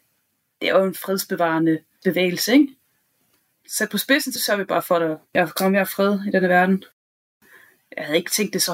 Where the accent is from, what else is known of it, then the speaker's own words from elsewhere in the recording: Gram, Region of Southern Denmark, Denmark; og jeg kommer oprindeligt fra Gram i Sønderjylland.